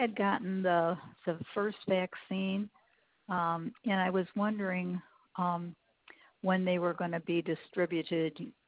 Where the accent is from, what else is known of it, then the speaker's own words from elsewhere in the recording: Illinois, United States; See, I'll tell you our concern. We're from Illinois, and I'm not sure they will give us a second dose there.